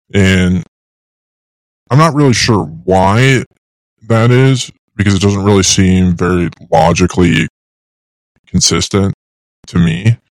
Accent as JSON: {"language": "English", "country": "United States", "said": "is we're both American, which makes us both better by default, right?"}